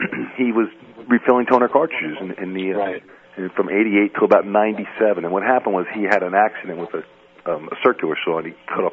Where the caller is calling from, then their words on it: New Jersey, United States; I'm calling you from New Jersey.